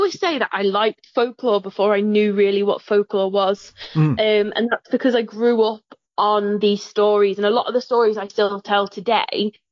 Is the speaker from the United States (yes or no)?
no; West Midlands, United Kingdom; growing up in Shropshire.